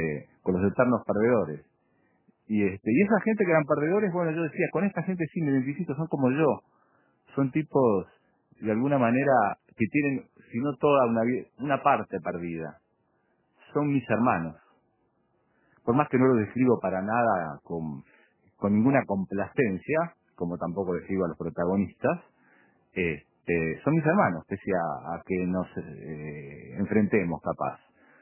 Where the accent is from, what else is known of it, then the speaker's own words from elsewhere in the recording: Pocitos, Montevideo, Uruguay; A mí Positos, yo nací en Positos, a mí Positos nunca me gustó la gente linda